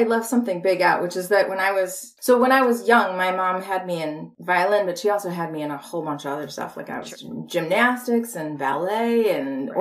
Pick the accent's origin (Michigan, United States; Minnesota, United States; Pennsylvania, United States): Minnesota, United States; Minneapolis; I grew up in Minneapolis, St. Paul.